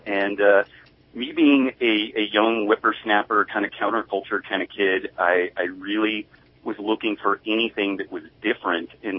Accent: Redding, California, United States; Oh gosh, you know, I'm from Northern California. I grew up in Redding, California. Went to a great school at Lassen View Elementary.

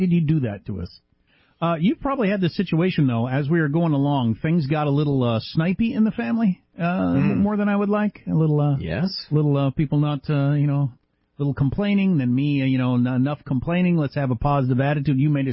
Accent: Midwest, United States; I mean, I'm from the Midwest.

